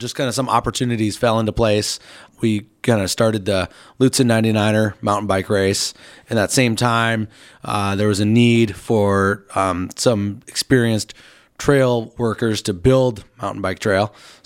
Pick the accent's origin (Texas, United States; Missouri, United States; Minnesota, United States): Minnesota, United States; Minneapolis; I grew up in the Twin Cities, mm-hmm. Minneapolis area